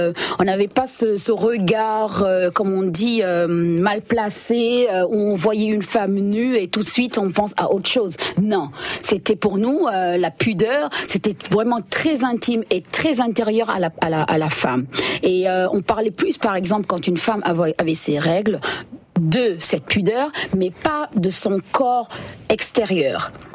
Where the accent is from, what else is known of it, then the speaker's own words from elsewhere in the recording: Senegal; Une femme, chez nous, au Sénégal, doit toujours sentir bon.